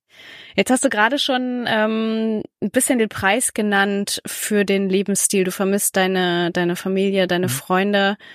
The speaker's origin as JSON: {"language": "German", "town": "Kiel", "region": "Schleswig-Holstein", "country": "Germany", "said": "Ich komme aus Kiel."}